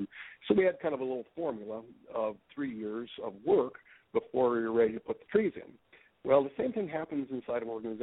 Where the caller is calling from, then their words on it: Portland, Oregon, United States; I'm in Portland today, Portland, Oregon.